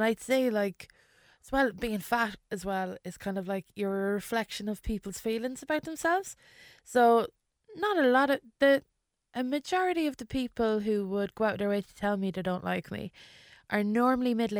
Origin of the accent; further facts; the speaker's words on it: England, United Kingdom; born there; I was English. Do you know, like, I was born in England, and the culture, like, my family are builders, so we just go wherever the work is.